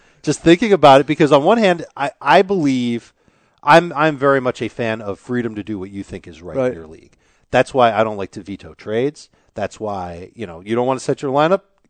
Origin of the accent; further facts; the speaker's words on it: Winnipeg, Manitoba, Canada; I am from Winnipeg, Canada.